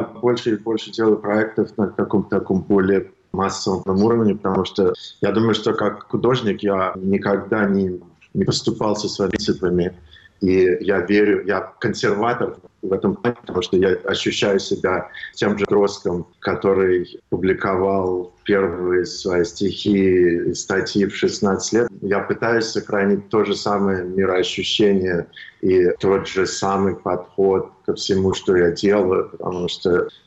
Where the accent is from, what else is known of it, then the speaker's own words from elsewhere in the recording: Russia; now in United States; Но это главная причина, почему я уехал из России.